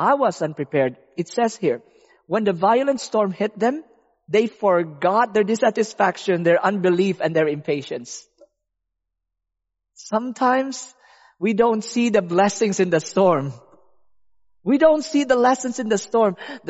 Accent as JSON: {"language": "English", "country": "Philippines", "said": "I love the beach. I'm from the Philippines. There's a lot of beaches."}